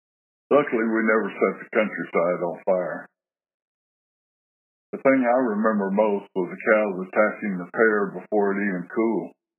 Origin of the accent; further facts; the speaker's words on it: Bandera, Texas, United States; Next to my growing up in Bandera years came service station attendant.